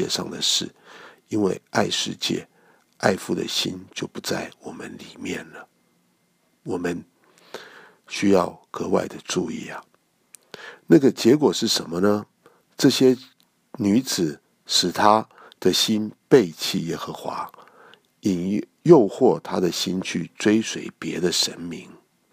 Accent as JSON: {"language": "Chinese", "country": "China", "said": "我们中国人也说，近朱者赤，近墨者黑。"}